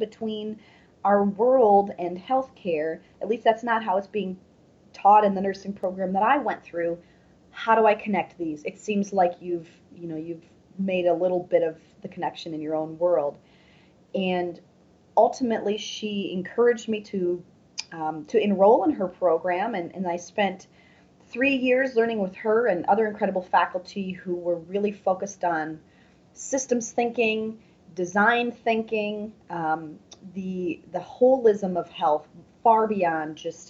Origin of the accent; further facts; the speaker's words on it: La Crescent, Minnesota, United States; as I was growing up in La Crescent, I come from a family of, I like to call them foragers.